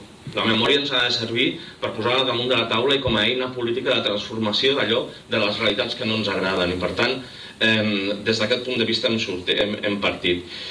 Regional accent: Reus, Catalonia, Spain; molts sabeu que yo soy de aquí, de Cataluña, de Reus

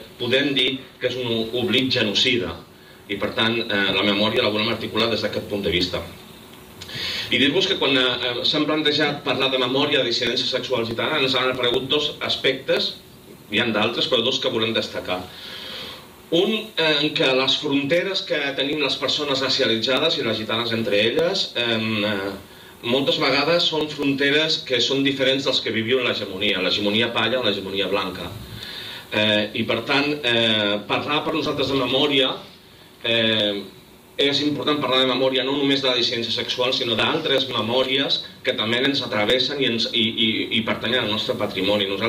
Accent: Reus, Catalonia, Spain; molts sabeu que yo soy de aquí, de Cataluña, de Reus

